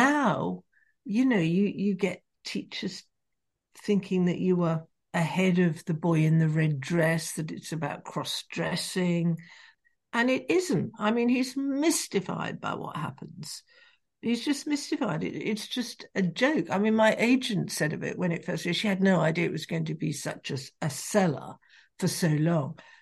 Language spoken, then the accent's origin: English; England, United Kingdom; now in Scotland, United Kingdom; being English in Scotland was most unpleasant. Mrs. Thatcher was driving the poll tax through. And if you even opened your mouth with an English accent, you're in trouble.